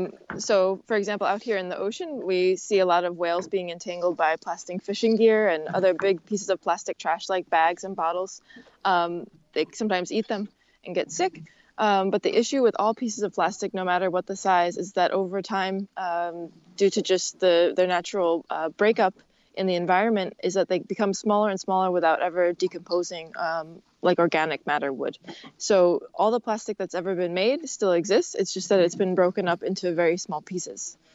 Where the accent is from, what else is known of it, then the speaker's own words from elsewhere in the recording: New York, United States; Suffolk County. That's where I'm from, born and raised in Suffolk County